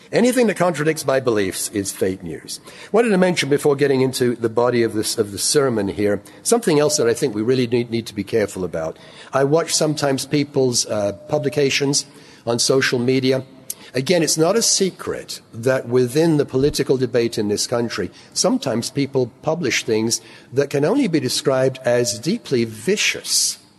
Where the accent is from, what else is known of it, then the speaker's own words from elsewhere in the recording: England, United Kingdom; born there; Now, I was born in England, in a National Health Service hospital. And I was actually born in a year when the National Health Service came into existence